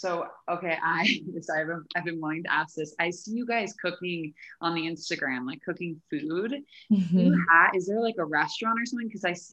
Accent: Maine, United States; I know like growing up in Maine, like I do a lot better in the winter when I'm digesting warm, heated food.

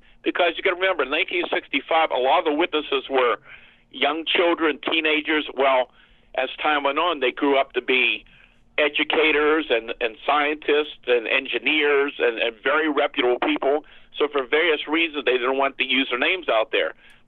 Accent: Greensburg, Pennsylvania, United States; about 12 miles from my hometown of Greensburg, Pennsylvania, in Westmoreland County, about 40 miles southeast of Pittsburgh.

